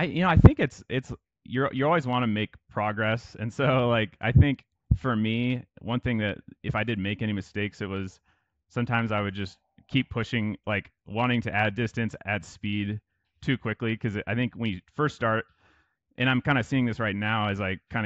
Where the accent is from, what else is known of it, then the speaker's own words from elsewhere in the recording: Iowa, United States; I remember going to it all kind of started because I grew up in Iowa